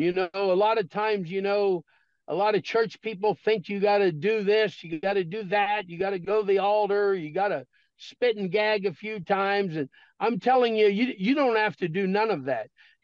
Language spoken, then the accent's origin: English; Pennsylvania, United States; So I told my wife, I said, we're moving back to my hometown, Pennsylvania.